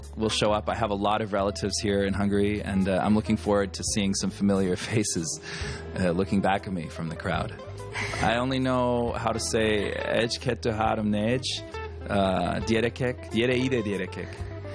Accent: Canada; born there; I was born in Canada. My mother is half Hungarian, half English. My father's American

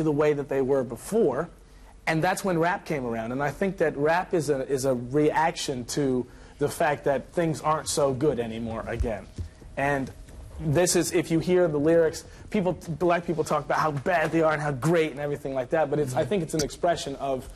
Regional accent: United States; It's actually because I'm American and I'm positive.

